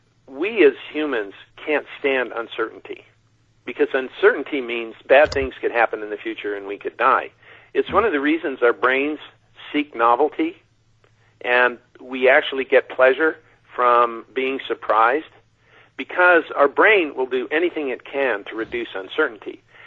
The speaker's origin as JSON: {"language": "English", "region": "California", "country": "United States", "tie": "born or raised there", "said": "When I grew up out in the Mojave Desert"}